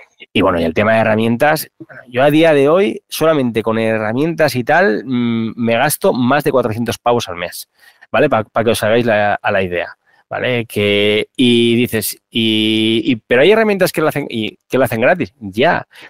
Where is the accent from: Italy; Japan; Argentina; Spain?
Spain; Valencian Community; soy valenciano